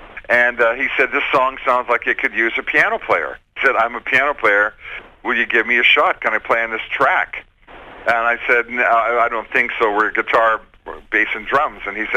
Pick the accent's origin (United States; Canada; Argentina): Canada; Winnipeg, Manitoba; We both have that same recollection of growing up in Winnipeg as teenagers.